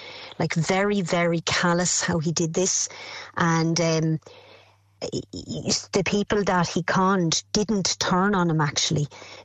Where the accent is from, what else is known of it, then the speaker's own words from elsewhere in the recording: Carlow, County Carlow, Ireland; I'm from Carlow. I worked in Kilkenny for years in the local radio